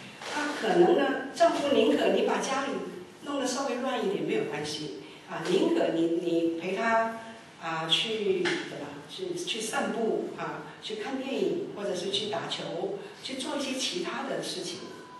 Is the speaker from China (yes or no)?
no; Taiwan; 你是哪里人？”那我说我是台湾人。